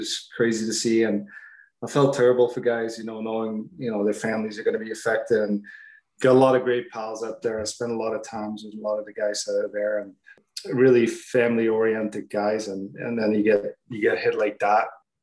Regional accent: Switzerland; English is a second language; I grew up obviously in Switzerland, small town called Arvangen. We had 4,000 people in our town, fairly small community.

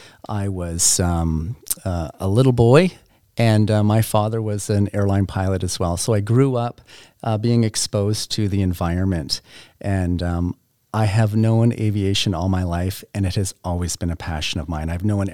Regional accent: Burlington, Ontario, Canada; my wife, Shauna, and we come from Burlington, Ontario

